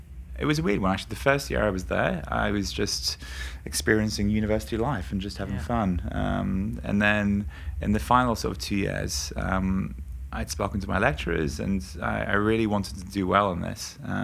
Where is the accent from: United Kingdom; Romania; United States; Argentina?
United Kingdom; Morpeth, North East England; It's Northumberland. So it's a place called Morpeth.